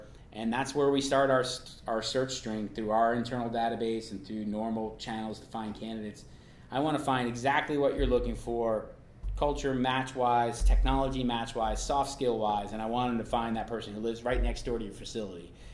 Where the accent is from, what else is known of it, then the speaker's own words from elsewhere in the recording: New York, United States; I grew up in New York